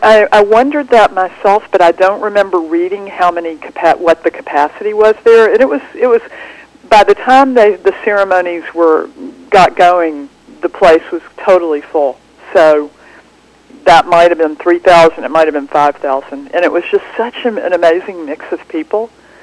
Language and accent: English; United States; You know, for me as an American, it was really incredible to meet some of these